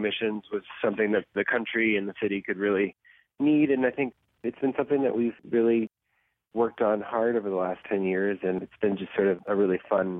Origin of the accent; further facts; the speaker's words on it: Cincinnati, Ohio, United States; moved away as an adult; I grew up in Cincinnati, and I moved away when I was 18 to go to college and have lived on the East Coast or in Europe ever since.